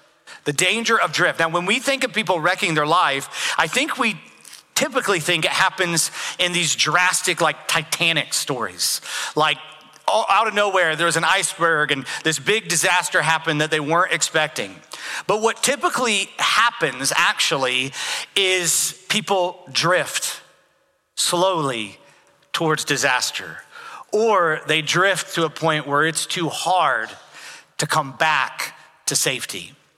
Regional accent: Jacksonville, Florida, United States; I grew up in the Jacksonville, Florida area. We would go to St. Augustine Beach a lot of Saturdays

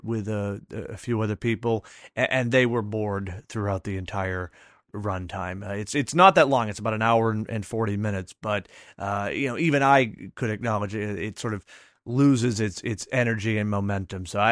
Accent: New England, United States; Growing up in New England, being from this area, I really felt the movie captures both the tone and the look, if you will, of a small New England college town.

